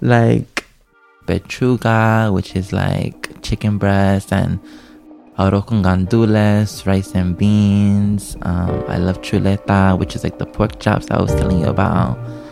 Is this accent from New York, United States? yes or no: yes; New York, United States; accent: New York; I have my New York accent. And he was not very fond of that. And he would, express physical confusion with what I said. He honestly didn't understand my dialect.